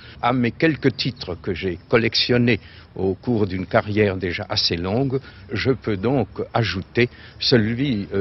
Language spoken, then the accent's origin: French; Ingersheim, Grand Est, France; born there; Je suis né à Ingersheim, près de Colmar, en 1908. Fait donc partie de cette catégorie d'Alsaciens qui sont soumis à l'obligation de justification de nationalité en vertu du traité de Versailles.